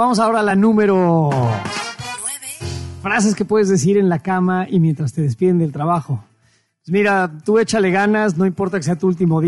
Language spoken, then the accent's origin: Spanish; Mexico; la verdad soy mexicano